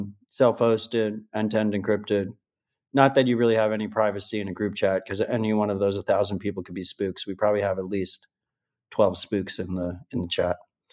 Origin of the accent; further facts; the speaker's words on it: New York, United States; now in Nashville, United States; I'm formerly from New York, where we had the OG of BitDevs.